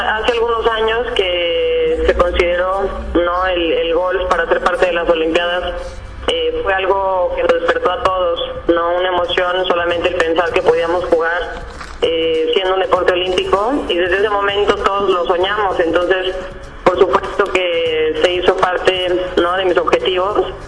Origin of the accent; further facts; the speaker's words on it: Mexico; como mexicana, ¿no?, mi meta es estar ahí presente